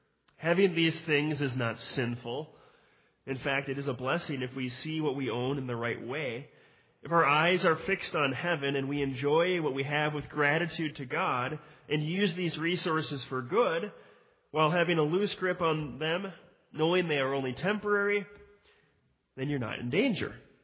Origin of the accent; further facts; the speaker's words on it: Mound, Minnesota, United States; I grew up in Mound, Minnesota, on the west side of Lake Minnetonka.